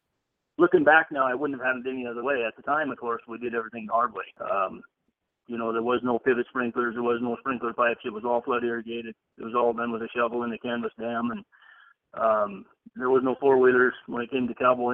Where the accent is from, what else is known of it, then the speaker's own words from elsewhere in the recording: Montana, United States; And then where I was raised primarily was on the Milk River Valley in north central Montana.